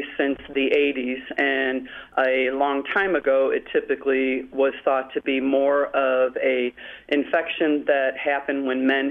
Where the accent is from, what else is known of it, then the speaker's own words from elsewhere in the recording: St. Louis, Missouri, United States; moved away as an adult; now in Alaska, United States; And I am born and raised in St. Louis and came up a long time ago as a traveling nurse and met my now then husband. So Alaska is my home and has been for 20 plus years.